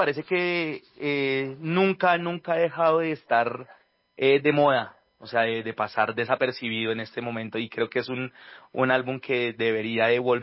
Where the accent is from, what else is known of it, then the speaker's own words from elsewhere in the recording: Colombia; Ya somos colombianos y esto narra todo